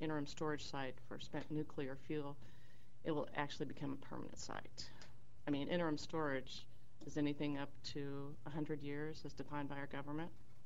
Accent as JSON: {"language": "English", "town": "Aiken", "region": "South Carolina", "country": "United States", "tie": "born or raised there", "said": "My dad moved down to work at the bomb plant, which is now SRS, about 50 years ago. And I moved away from Aiken, moved back."}